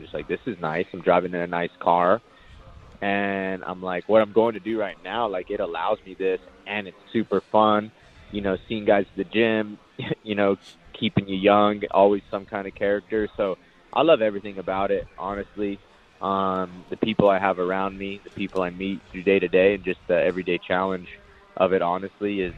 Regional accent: New Mexico, United States; I'm a kid from New Mexico and I hadn't left hardly anywhere before I went to California to actually start fighting.

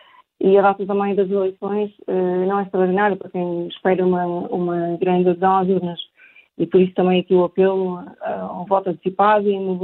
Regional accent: Portugal; creio que como portuguesa ficaria contente de ver um português à frente do Conselho Europeu

